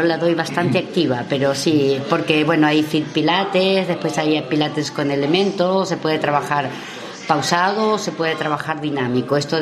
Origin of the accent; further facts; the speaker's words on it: Buenos Aires, Argentina; moved away; Sí, bueno, yo soy de Buenos Aires y ya tenía trabajo allí